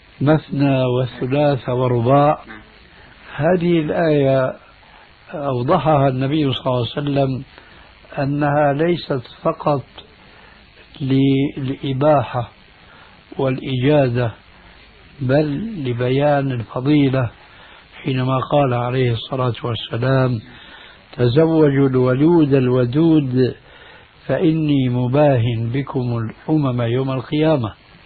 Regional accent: Syria; لما انسحب الفرنسيون من بلادكم الجزائر أو من بلادنا سوريا أو من غيرها

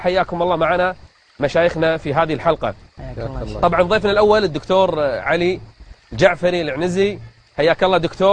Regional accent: Kuwait; قراء المساجد عندنا في الكويت

